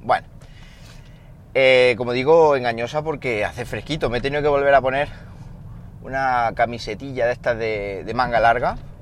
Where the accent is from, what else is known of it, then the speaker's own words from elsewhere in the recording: Siles, Andalusia, Spain; ahí en Siles, Jaén, que es mi pueblo, sí que se decía.